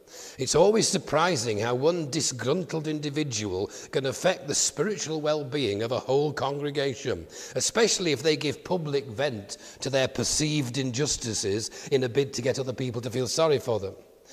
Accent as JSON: {"language": "English", "region": "Yorkshire and the Humber", "country": "United Kingdom", "tie": "born or raised there", "said": "But I am a Yorkshireman by birth and breeding"}